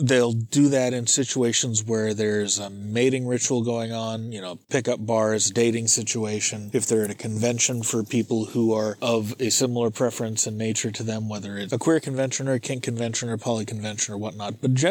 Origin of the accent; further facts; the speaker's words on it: San Francisco, California, United States; it's one of those things you can't avoid growing up in San Francisco.